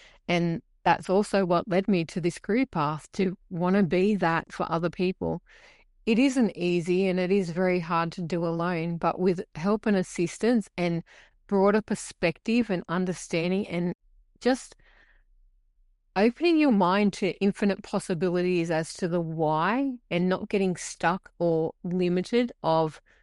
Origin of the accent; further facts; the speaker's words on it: Mount Druitt, New South Wales, Australia; I grew up in a society where I grew up in Mount Druitt, and I can't tell you how many people have said to me, it's a wonder you never found drugs.